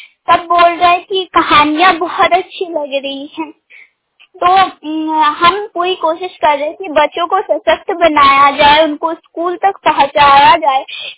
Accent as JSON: {"language": "Hindi", "town": "Chiliyama", "region": "Jharkhand", "country": "India", "said": "मैं चिलियामा गांव से हूँ, प्रखंड निंदी, जिला सारेकला, हरसवा।"}